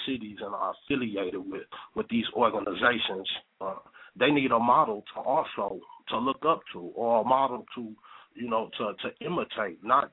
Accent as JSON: {"language": "English", "town": "Minneapolis", "region": "Minnesota", "country": "United States", "tie": "born or raised there", "said": "I'm an individual who came up in an underserved community. I'm from Minneapolis, Minnesota, from North Minneapolis, and it's labeled as one of the most high crime areas here in our state."}